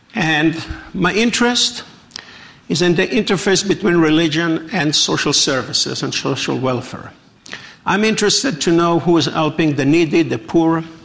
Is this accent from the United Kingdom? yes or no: no; Israel; English is a second language; now in United States; I'm originally not from the United States. I'm originally from Israel.